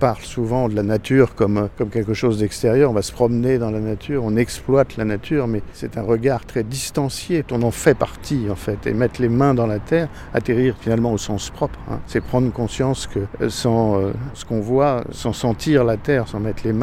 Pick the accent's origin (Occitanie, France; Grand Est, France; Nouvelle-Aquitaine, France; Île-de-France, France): Île-de-France, France; Paris; Je suis parisien d'origine